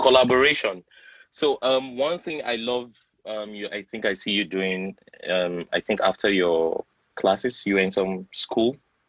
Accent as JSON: {"language": "English", "region": "Plateau", "country": "Nigeria", "said": "When I tell people I'm from Plateau States, they just assume, especially with my surname, they just assume I'm Hausa. And I'm like, no, I'm not Hausa. I'm Angas. Like, what is Angas? I'm like, it's a tribe from Plateau State."}